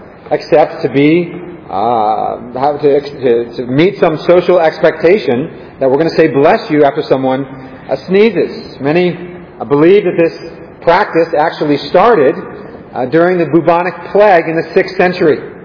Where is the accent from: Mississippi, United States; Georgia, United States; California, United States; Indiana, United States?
California, United States; Growing up in California, we didn't talk about bless this and bless that and blessing here and blessing there. But here in the South, we use this kind of language.